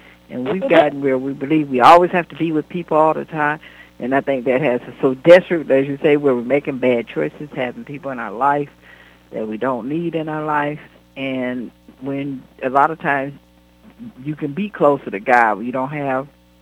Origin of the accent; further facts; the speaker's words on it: Detroit, Michigan, United States; now in Los Angeles, United States; I live in L.A. now, but I'm from Detroit.